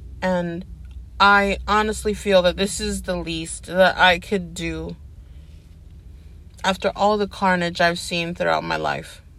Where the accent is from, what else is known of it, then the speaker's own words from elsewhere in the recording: United States; No, this has made me realize that as an American, as a person, you know, like, I've always loved languages.